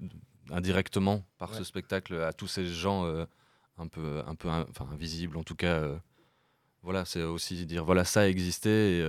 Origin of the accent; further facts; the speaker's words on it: Namur, Wallonia, Belgium; now in Brussels, Belgium; Donc moi, je suis pas liégeois. Je viens de Namur au départ. J'habite Bruxelles.